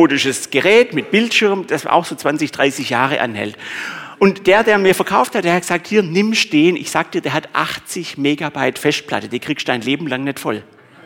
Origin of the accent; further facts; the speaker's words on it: Swabia, Germany; Ich bin Schwabe, es hat ja mal Geld gekostet.